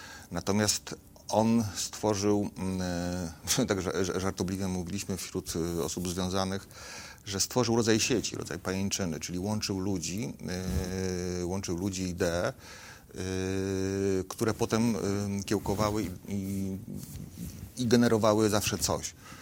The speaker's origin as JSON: {"language": "Polish", "town": "Olsztyn", "region": "Warmian-Masurian Voivodeship", "country": "Poland", "tie": "born there", "said": "Ja jeszcze pamiętam, jak ja się urodziłem w Olsztynie."}